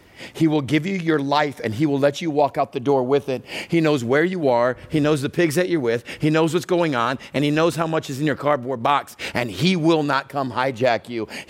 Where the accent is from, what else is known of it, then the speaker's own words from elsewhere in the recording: Texas, United States; And I grew up in West Texas.